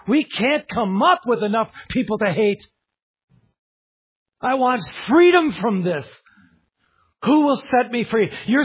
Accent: the South, United States; accent: Southern; You can tell I'm from the South, for instance, by how I talk.

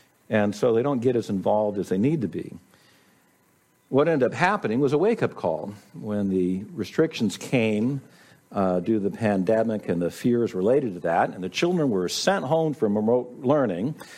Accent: United States; I'm also an American.

